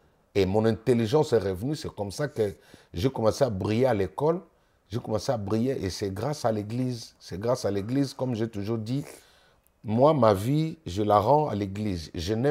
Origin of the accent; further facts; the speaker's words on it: Kolwezi, Lualaba, DR Congo; Chez nous, à Kolwezi, au Chabon, on appelle ça binkalaboué.